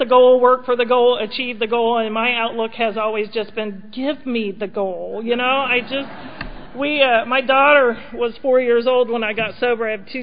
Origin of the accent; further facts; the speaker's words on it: Oxford, Ohio, United States; also born or lived in California; As Tina mentioned, I grew up in Oxford, Ohio. Growing up in Ohio was my first resentment. I was born in California, and I found out by about first grade that I'd been born in California and was now in Ohio, and I didn't want to be from Ohio.